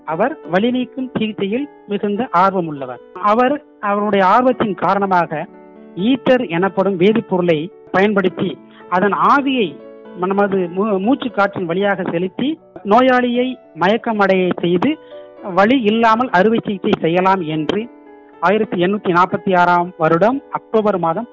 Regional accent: Pudukkottai, Tamil Nadu, India; நான் புதுக்கோட்டை மாவட்டத்தை சேர்ந்தவன் தான்.

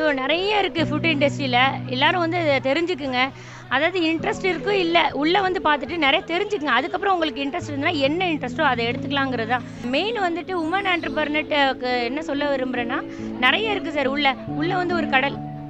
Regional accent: Orathanadu, Tamil Nadu, India; எங்கள் சொந்த ஊர் வந்து ஒரத்தநாடு, தஞ்சாவூர் பக்கத்தில் இருக்க 23 கிலோமீட்டர்ஸில் ஒரத்தநாடுங்கிற பிளேஸில்.

